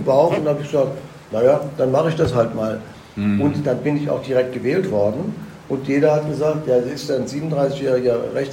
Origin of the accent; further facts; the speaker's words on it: Mainz, Rhineland-Palatinate, Germany; born there; Ich bin in Mainz geboren, wollte auch ein bisschen was in Mainz bewegen.